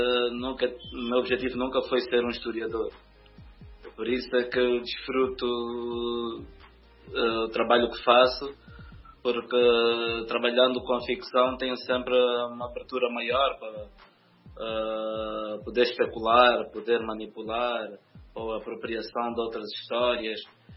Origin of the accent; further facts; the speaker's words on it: Angola; é uma nação jovem, de onde eu sou, né? Angola